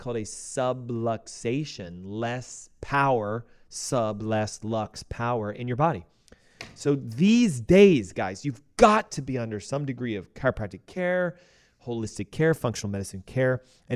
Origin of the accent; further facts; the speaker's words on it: the South, United States; I'm a big boy. I'm from the South. I've got big bones.